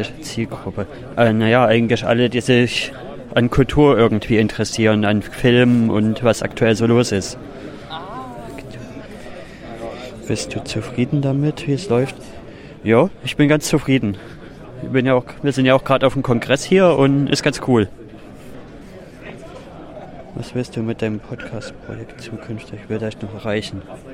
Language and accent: German; Oederan, Saxony, Germany; im Jahre 1991 geboren. Ich komme aus Deutschland und aus einem kleinen Städtchen in Sachsen namens Oederan. Das ist zwischen Freiberg und Chemnitz.